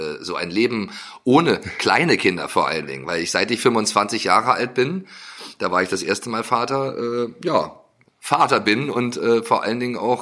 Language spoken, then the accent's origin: German; eastern Germany, Germany; wir sind ja auch im Osten groß geworden